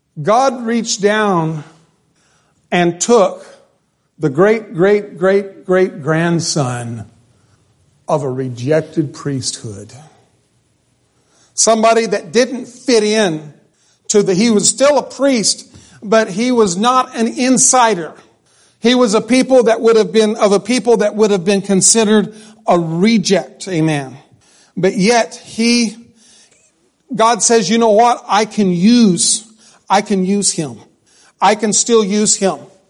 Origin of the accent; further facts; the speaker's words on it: Chowchilla, California, United States; also born or lived in New Mexico; I was born in New Mexico, but I grew up in Chowchilla.